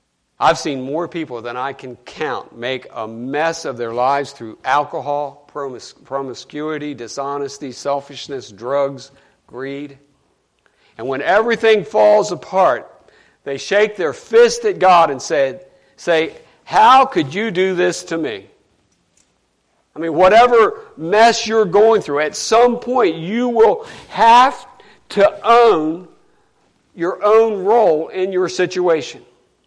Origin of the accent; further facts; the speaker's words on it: United States; I tell people all the time, I love being an American.